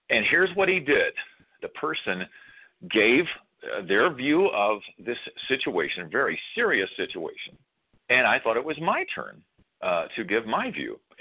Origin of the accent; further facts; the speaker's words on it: Texas, United States; how did I, born and raised in Texas, churches on every corner there, and me going to church, how did I miss out on knowing the gospel?